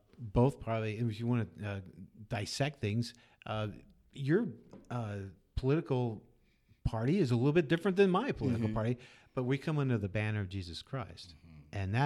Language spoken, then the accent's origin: English; South Bend, Indiana, United States; I grew up in South Bend, but I can't remember so many, that F word being used so often and so prevalent.